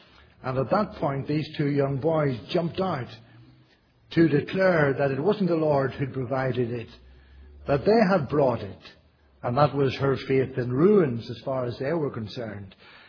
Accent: Northern Ireland, United Kingdom; where I grew up in Northern Ireland

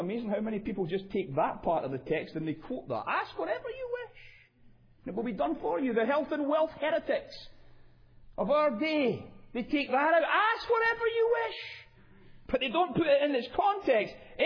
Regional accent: United Kingdom; but being British, at the end of the day, after really the Korean situation, there was no draft

